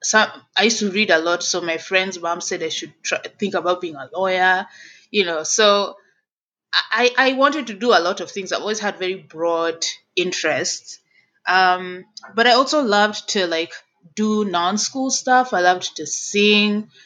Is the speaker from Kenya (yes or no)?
yes; Nairobi, Kenya; moved away as an adult; now in Washington, United States; We can start from right when I was born and raised in Nairobi, and I went to school in Nairobi all throughout up to college.